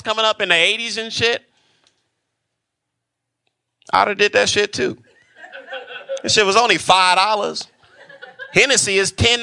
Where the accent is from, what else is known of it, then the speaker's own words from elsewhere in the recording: Compton, California, United States; And I was like, that's crazy, my nigga. I'm from Compton.